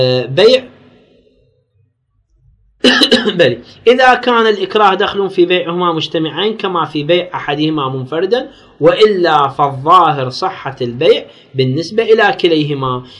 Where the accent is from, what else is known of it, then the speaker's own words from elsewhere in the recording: Iraq; أشكال الجرائم سوى عندنا بالعراق